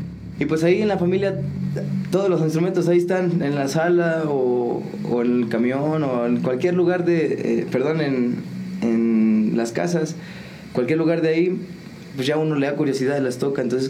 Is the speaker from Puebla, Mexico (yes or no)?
no; San Juan del Río, Querétaro, Mexico; Yo soy originario de la comunidad del Rosario, San Juan del Río, Pueblo Mágico.